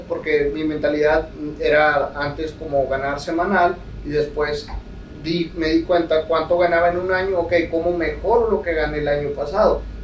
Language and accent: Spanish; Mexico; now in United States; Un saludo para todos la gente de mi tierra. No nada más porque te vengas a Estados Unidos vas a hacer dinero.